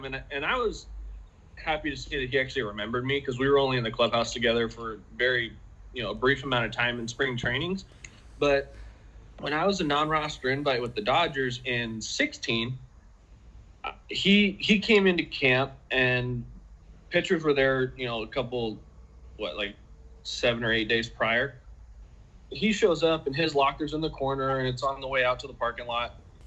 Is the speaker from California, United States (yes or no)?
yes; Long Beach, California, United States; I'm from Long Beach.